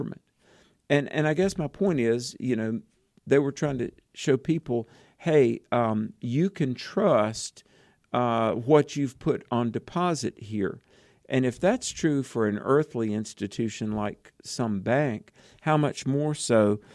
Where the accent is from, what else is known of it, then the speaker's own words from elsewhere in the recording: the South, United States; growing up in the South, I learned a lot of things.